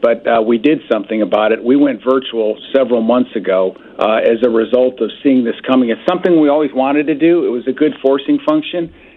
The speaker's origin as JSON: {"language": "English", "town": "Dearborn", "region": "Michigan", "country": "United States", "tie": "born or raised there", "said": "I grew up in Dearborn. I've got the values of the state of Michigan that run through my veins even to this day."}